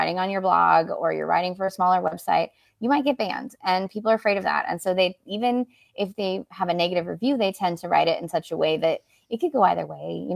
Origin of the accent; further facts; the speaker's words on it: California, United States; even though I grew up in California